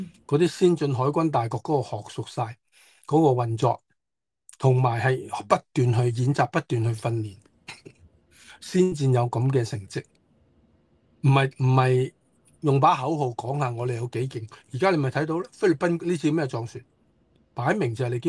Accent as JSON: {"language": "Cantonese", "country": "China", "said": "作為中國人咧，我好驕傲"}